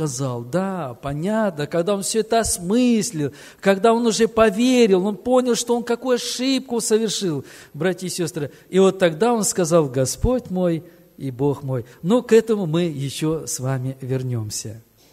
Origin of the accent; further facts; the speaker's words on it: Baku, Azerbaijan; Ну, вообще, я родился и вырос в Азербайджане, в городе Баку.